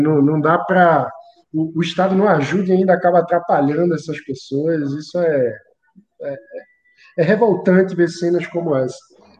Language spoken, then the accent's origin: Portuguese; Recife, Pernambuco, Brazil; Eu que venho do Recife, onde a gente tem uma deficiência crônica de transporte público